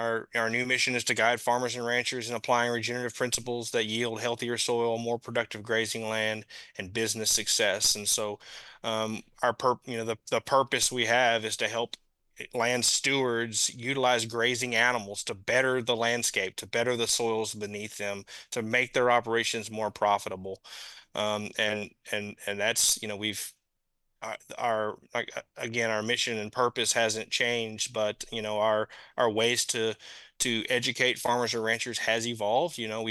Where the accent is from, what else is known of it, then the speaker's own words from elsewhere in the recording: Texas, United States; Yeah, so I grew up in Central Texas. I was born and raised hunting and fishing, spending a lot of time outdoors.